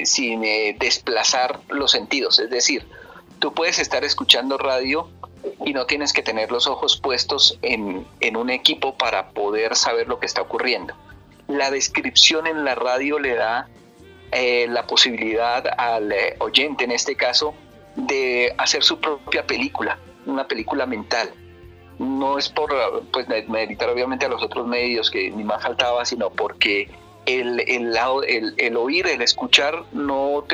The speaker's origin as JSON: {"language": "Spanish", "town": "Ramiriquí", "region": "Boyacá", "country": "Colombia", "said": "Yo soy de un pueblo que se llama Ramiriquí, en el departamento de Boyacá"}